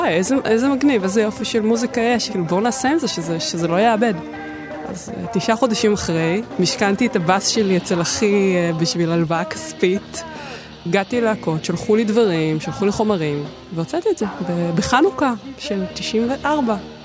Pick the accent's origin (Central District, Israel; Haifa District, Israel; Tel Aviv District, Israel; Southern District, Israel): Central District, Israel; גדלתי בפרברי השרון, לא היו אנשים מסביבי שהיו בעניין הזה